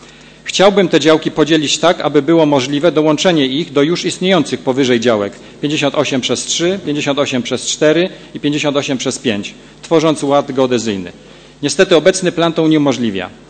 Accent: Poznań, Greater Poland Voivodeship, Poland; Urodziłem się w Poznaniu, cały czas tu żyję i jestem z miastem związany emocjonalnie.

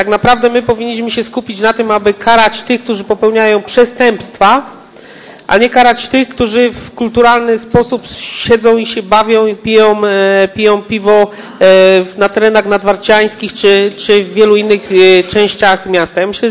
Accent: southern Poland, Poland; pochodzę z południa Polski, blisko granicy z Czechami i dużo czasu spędzałem w Czechach.

